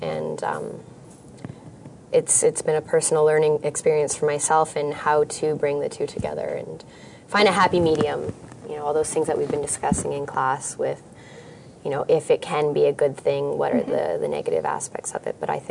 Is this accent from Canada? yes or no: yes; Toronto, Ontario, Canada; I'm from Toronto, and my inner feelings are very happy to be here.